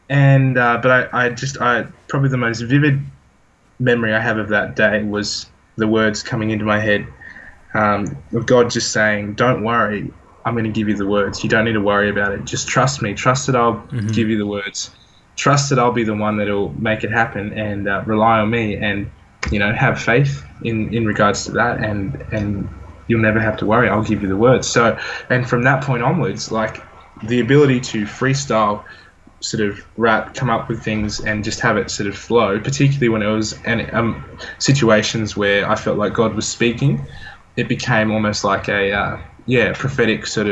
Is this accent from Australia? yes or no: yes; Australia; Firstly, God, I'm white. Secondly, I'm Australian.